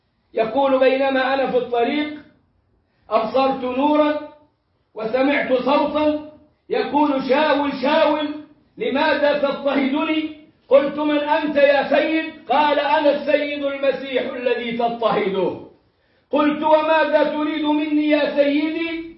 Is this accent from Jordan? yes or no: no; Egypt; زي ما بيغنوا عندنا في مصر.